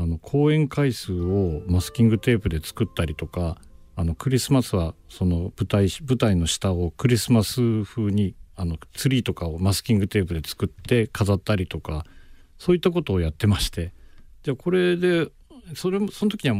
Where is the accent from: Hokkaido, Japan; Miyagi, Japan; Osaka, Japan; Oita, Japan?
Hokkaido, Japan; Asahikawa; はい、元々の地元の北海道の旭川市というところに戻りまして、今親と同居してるんですけども、うん、そちらの方をに住んでまして、